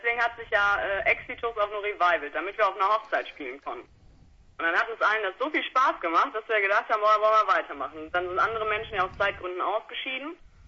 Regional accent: Langenfeld, North Rhine-Westphalia, Germany; Aus Langenfeld. Das ist die schönste Stadt zwischen Köln und Düsseldorf.

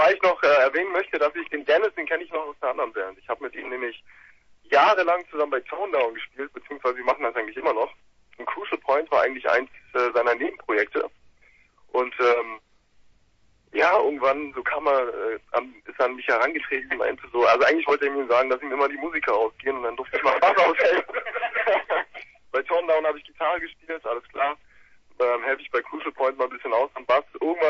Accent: Berlin, Germany; ich bin ein waschechter Berliner. Ich bin sehr groß geworden, ich bin ein Noobs hier, zugezogenen. Ich bin Original

